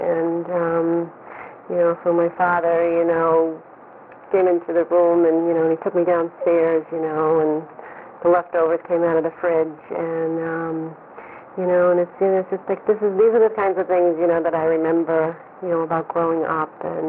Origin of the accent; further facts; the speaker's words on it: New York, United States; I was born in New York State in 1953. I was adopted as well as another baby by my mother and father. And, you know, we lived in a little town in New York State out in the country.